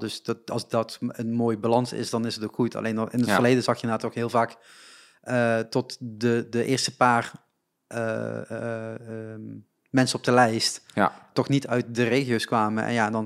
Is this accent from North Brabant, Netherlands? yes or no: no; Limburg, Netherlands; ik kom natuurlijk uit Limburg